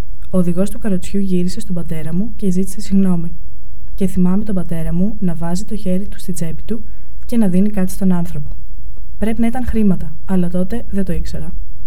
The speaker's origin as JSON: {"language": "Greek", "town": "Athens", "region": "Attica", "country": "Greece", "tie": "born there", "said": "Γεννήθηκα στην Αθήνα το 1937. Η οικογένειά μου ήταν πλούσια."}